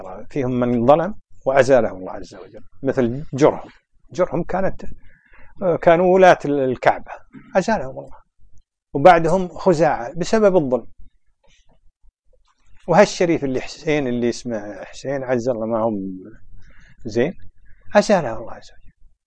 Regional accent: Kuwait; بعدين ترى الطابع عندنا في الكويت ما هم مطرفين، ليش؟ مطرفون قليل بالحيل بالحيل.

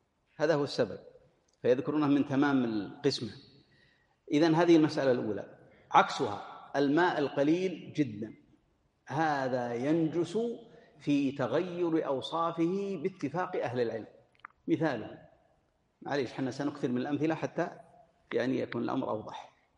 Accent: Najd, Saudi Arabia; إن العلماء عندنا في نجد كانوا يقدرونها بخمس قرب

